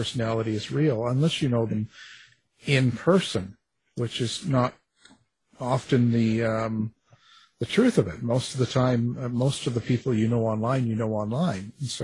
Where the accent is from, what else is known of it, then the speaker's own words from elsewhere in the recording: Canada; You know, I'm just a Canadian. What do I know?